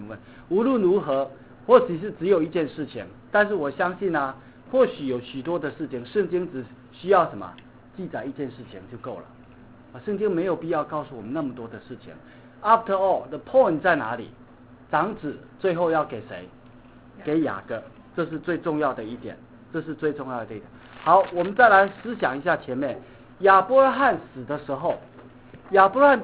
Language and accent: Chinese; China; 我们中国人经常说我快死了，我累死了，累昏了